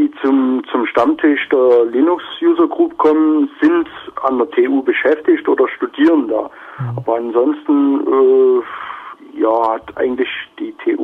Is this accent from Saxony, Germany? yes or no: yes; Chemnitz, Saxony, Germany; Ja, ich komme aus Karl-Tux-Stadt.